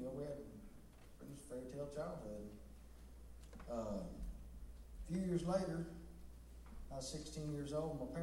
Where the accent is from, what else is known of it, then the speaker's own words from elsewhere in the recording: Eagle Rapids, Michigan, United States; I was born in Eagle Rapids, Michigan, and as a pretty young, we attended First United Methodist Church in Eagle Rapids.